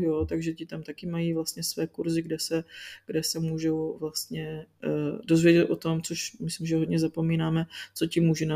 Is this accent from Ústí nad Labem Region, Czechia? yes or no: no; Olomouc, Olomouc Region, Czechia; já jsem z Olomouce a já jsem vlastně rodila ve Štemberku